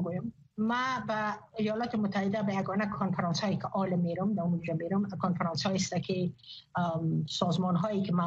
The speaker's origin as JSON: {"language": "Persian", "country": "Afghanistan", "said": "من افغان هستم."}